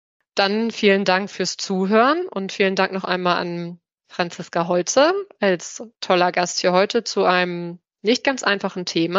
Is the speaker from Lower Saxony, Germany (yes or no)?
yes; Lower Saxony, Germany; Ich komme nämlich aus der Lüneburger Heide